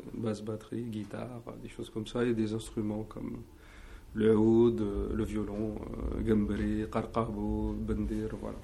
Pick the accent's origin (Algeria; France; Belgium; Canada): Algeria; Béchar, Béchar Province; Nous, en fait, on vient de Béchar